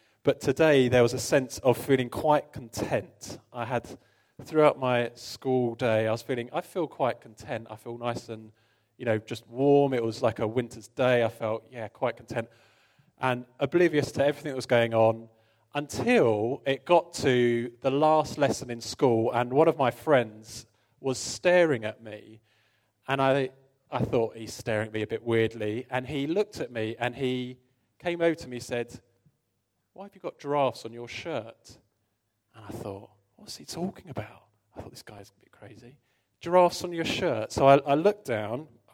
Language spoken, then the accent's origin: English; Chichester, South East England, United Kingdom; also born or lived in London; I'm from Chichester, but was previously from London.